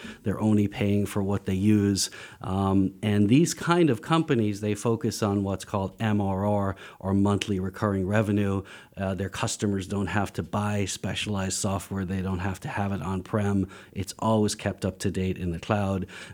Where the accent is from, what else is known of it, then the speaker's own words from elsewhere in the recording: Dublin, Leinster, Ireland; Yeah, so I grew up in Dublin, Ireland